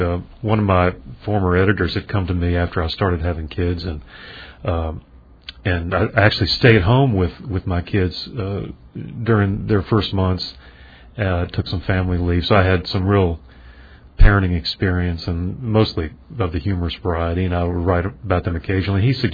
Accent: Richmond, Virginia, United States; because I grew up in Richmond.

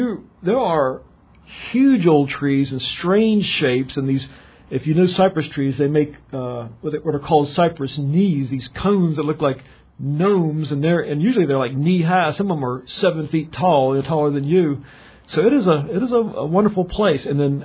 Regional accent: Norfolk, Virginia, United States; But when I was a kid, we grew up in Norfolk and Virginia Beach

